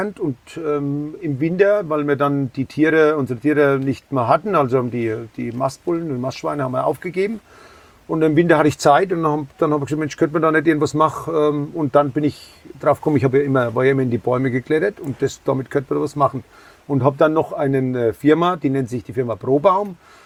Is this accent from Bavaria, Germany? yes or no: yes; Nüdlingen, Bavaria, Germany; Ich komme aus Nüdlingen